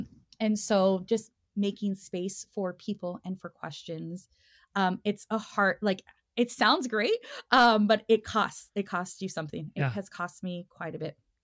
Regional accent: El Monte, California, United States; because I grew up in El Monte, but like Los Angeles area.

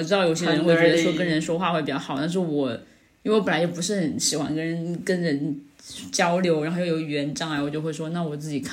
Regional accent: Germany; Chinese is a second language; 哦，我们德国分了三种颜色，白色和绿色和棕色。

